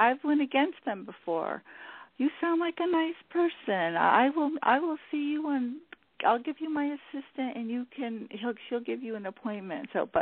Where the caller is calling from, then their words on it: California, United States; I'm calling … from California